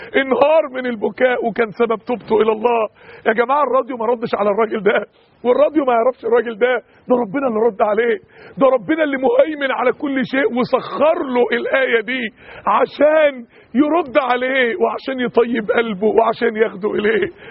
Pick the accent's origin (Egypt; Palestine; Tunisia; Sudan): Egypt; Mansoura, Dakahlia